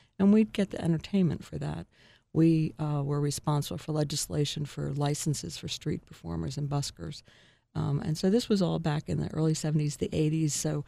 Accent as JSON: {"language": "English", "region": "New York", "country": "United States", "tie": "born or raised there", "said": "it reminded me so much of growing up in New York because of the snow"}